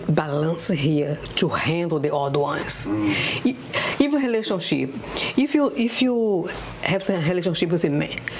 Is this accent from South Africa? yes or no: no; Brazil; I'm from Brazil.